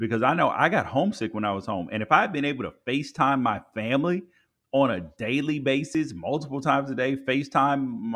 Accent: Memphis, Tennessee, United States; born there; also born or lived in California; pretty much everything living in California, pretty much everything, because I was born in Memphis.

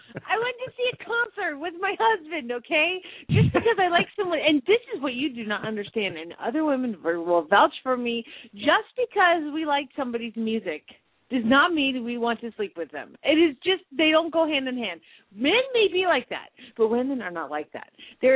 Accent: Phoenix, Arizona, United States; from Phoenix, Arizona

